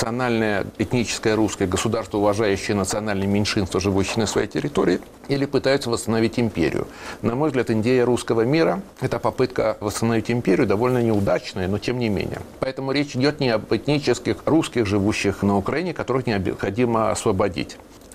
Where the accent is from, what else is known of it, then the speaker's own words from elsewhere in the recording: Moscow, Russia; born there; То есть я первое поколение уроженцев Москвы в этом смысле. Мои украинские корни легко просматриваются, я хорошо знаю, откуда я взялся.